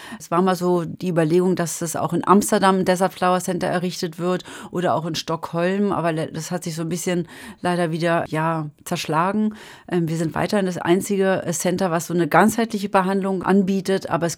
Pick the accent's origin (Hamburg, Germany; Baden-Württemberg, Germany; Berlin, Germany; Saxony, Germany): Berlin, Germany; als Berlinerin bin ich natürlich als Kind mit meinen Schwestern, mit meinen Eltern immer wieder ins Gripstheater gegangen